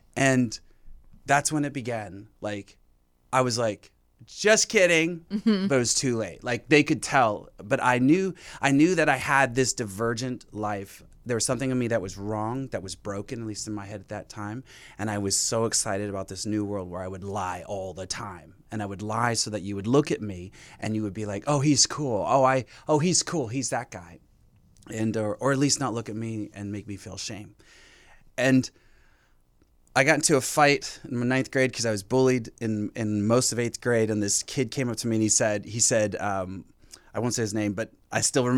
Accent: Fontana, California, United States; born or raised there

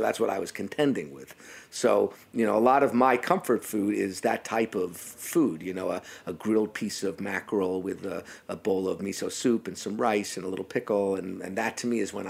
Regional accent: New York, United States; In other ways, I mean, I'm a loudmouth New Yorker. I talk too loud, too fast, too crazy, and I can be a jerk sometimes.

